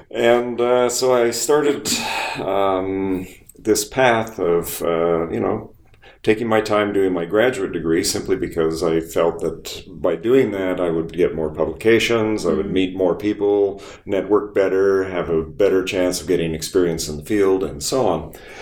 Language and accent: English; Toronto, Ontario, Canada; I was raised in the Toronto area